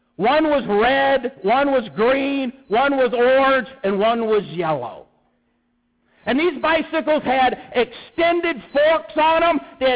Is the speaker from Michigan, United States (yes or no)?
yes; Michigan, United States; When I was a kid, I grew up right near St. Jean and Jefferson, right by the 5th Precinct, half a block away from the 5th Precinct.